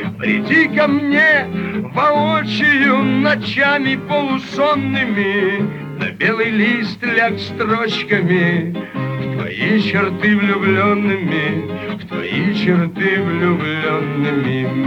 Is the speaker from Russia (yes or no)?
yes; Leningrad, Saint Petersburg, Russia; Я ленинградец, коренной ленинградец